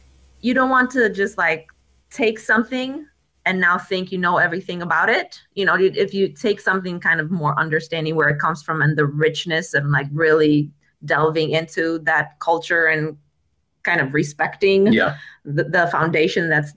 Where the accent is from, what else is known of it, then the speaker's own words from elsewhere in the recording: Poland; So I grew up in Poland on a farm.